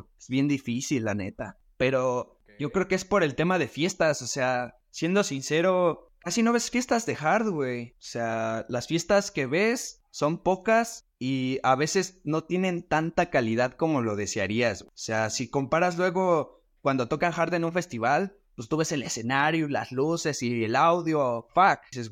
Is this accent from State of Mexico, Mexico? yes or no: yes; State of Mexico, Mexico; Soy de Estado de México, güey.